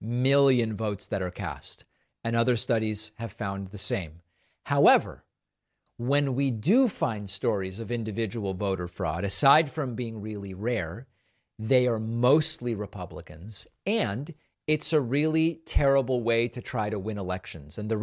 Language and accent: English; New England, United States; accent: Southern Western New England; didn't grow up in New York, so I have not adopted any of these New York accent elements. I believe that my accent is what's called the Southern Western New England accent.